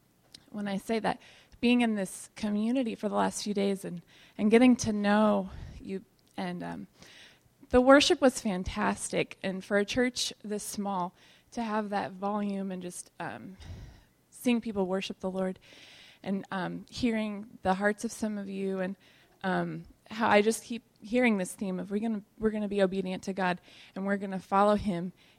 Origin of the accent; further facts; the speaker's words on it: Grinnell, Iowa, United States; I grew up in Grinnell